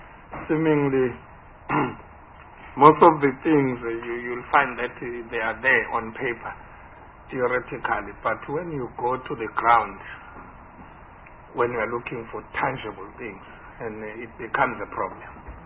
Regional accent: Durban, KwaZulu-Natal, South Africa; Because you find that I'm from Etegwini, Durban, where he says there is a unit, but I've never heard of it.

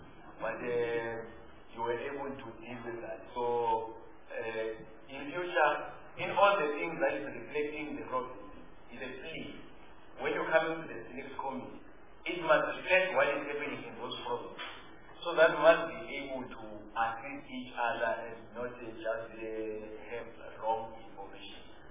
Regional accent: Mpumalanga, South Africa; I'm coming from Mpumalanga, Rural

